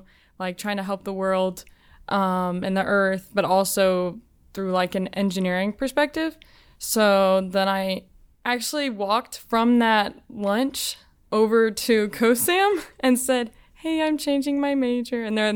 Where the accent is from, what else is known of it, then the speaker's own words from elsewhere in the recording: Florida, United States; now in Alabama, United States; I'm originally from South Florida, an hour north of Miami. And in 2015, I moved to Alabama.